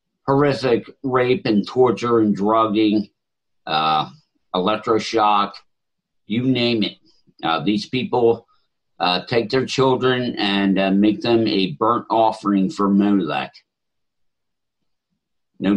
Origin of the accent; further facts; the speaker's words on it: Philadelphia, Pennsylvania, United States; born there; also born or lived in Delaware County / Arden, Delaware; I was born in Philadelphia in 1956.